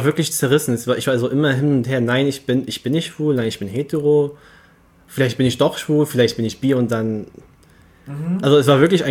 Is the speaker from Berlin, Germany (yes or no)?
yes; Berlin, Germany; Also ich bin hier auch geboren in Berlin.